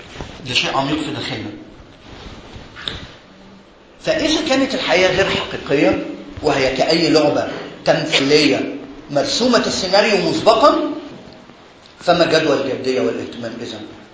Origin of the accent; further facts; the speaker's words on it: Egypt; عدم الالتزام اللي إحنا فيه كمصريين هو اضطراب فكري وليس مجرد عادة سلوكية